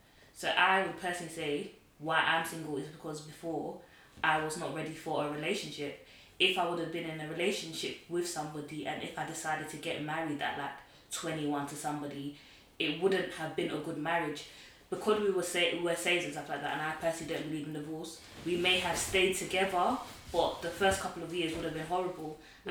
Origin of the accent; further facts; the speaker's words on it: Nigeria; Like I'm Nigerian